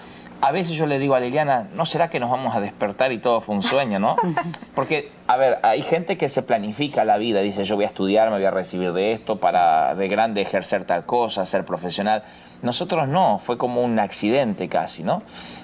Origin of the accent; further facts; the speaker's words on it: Argentina; born there; los dos nacimos muy pobres en la Argentina ya de los de finales de los 60.